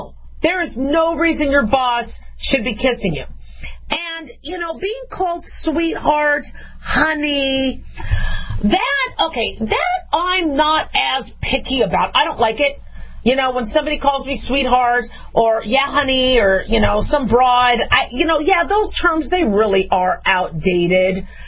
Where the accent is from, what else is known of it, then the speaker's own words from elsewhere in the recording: California, United States; I'm, you know, Southern Californian. Okay, well, I'm from Southern California, okay?